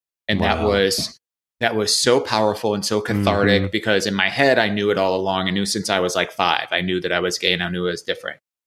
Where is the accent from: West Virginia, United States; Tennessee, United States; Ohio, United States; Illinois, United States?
Ohio, United States; Maple Heights; I grew up in Ohio, born in Cleveland. Lived in Maple Heights for the majority of my coming of age years. It's like a small suburb, like southeast of Cleveland.